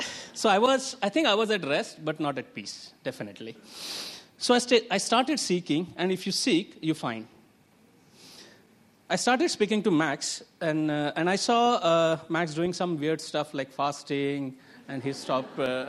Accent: Mumbai, Maharashtra, India; now in Hong Kong; So I'm from Mumbai and been in Hong Kong for about 9 years.

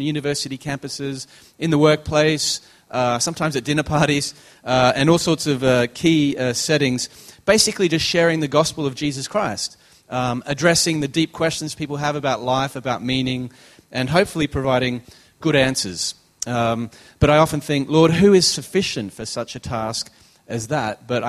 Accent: Australia; now in Oxford, United Kingdom; So I'm an Australian living in exile in Oxford.

